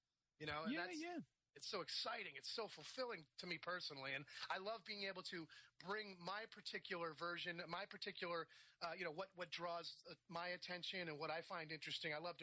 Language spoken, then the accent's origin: English; New England, United States; Growing up in the American Northeast colonial New England town, you know, little white picket fences and stuff